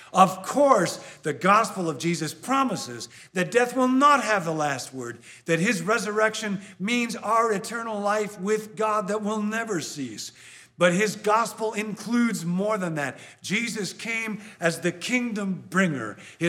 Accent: California, United States; I've been to Paris, but I'm not Parisian. I'm Californian.

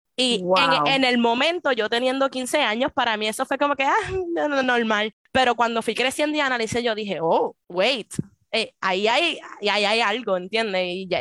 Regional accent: Puerto Rico; moved away as an adult; yo no crecí en los Estados Unidos. Yo nací en Puerto Rico y estuve en Puerto Rico hasta los 21 años.

